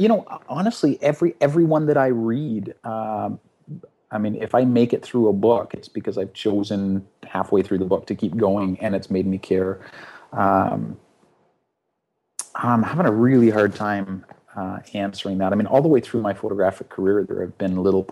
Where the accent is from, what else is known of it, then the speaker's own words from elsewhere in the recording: Canada; Part of that's because I'm Canadian and we just do that anyway.